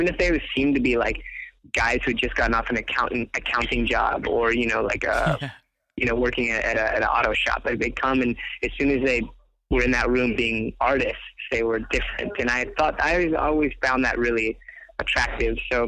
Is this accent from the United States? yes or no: yes; Inglewood, California, United States; I grew up in Inglewood and in Inglewood, like punk rock and skateboarding and that sort of counterculture were not, they were not at all prevalent.